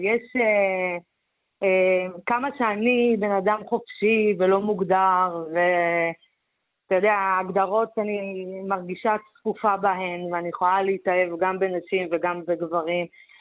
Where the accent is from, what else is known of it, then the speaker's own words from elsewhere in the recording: Bat Yam, Tel Aviv District, Israel; now in Tel Aviv, Israel; אני גדלתי בבת ים, ואני ככה בתל אביב כבר 5 שנים